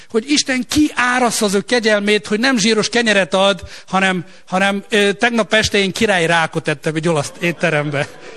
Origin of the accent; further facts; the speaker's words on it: Romania; Romániában, ahol fölnőttem, ott ez sokkal könnyebben megy, de már ott is kezd ez probléma lenni.